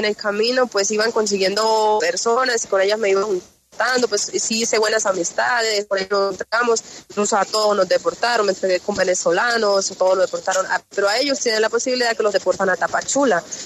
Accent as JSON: {"language": "Spanish", "country": "Colombia", "moved": "yes", "said": "Yo me fui de Colombia porque yo soy del..."}